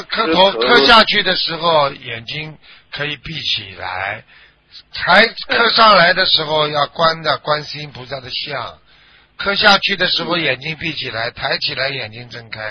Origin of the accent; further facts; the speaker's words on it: China; 这，我是中国人，对不对啊？然后我们中国人是一家